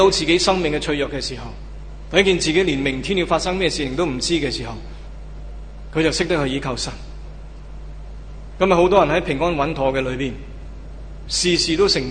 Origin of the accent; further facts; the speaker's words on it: Hong Kong; 在九七之后，一连串的天灾人祸给我们香港人有一个警醒